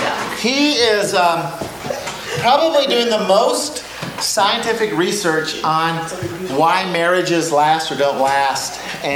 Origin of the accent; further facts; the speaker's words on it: Crookston, Minnesota, United States; I am from Crookston, Minnesota.